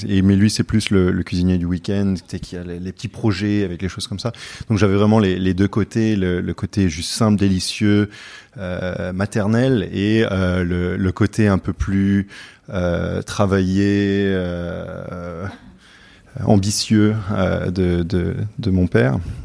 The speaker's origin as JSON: {"language": "French", "country": "France", "tie": "born or raised there", "also_born_or_lived": "United States / London", "said": "Donc moi, je suis né aux États-Unis, mais après, j'ai grandi entre Paris et Londres. Mais j'ai fait un bac français. Et puis après, je suis allé à l'université aux États-Unis. Donc, je suis moitié américain, moitié français."}